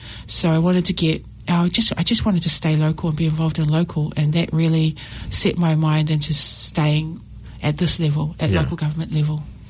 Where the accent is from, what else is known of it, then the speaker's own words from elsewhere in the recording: Mangere, Auckland, New Zealand; I grew up in Mangere. So growing up in Mangere in the 80s